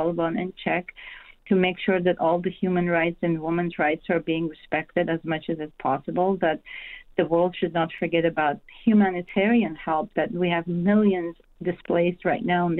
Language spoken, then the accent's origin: English; United States; I am an American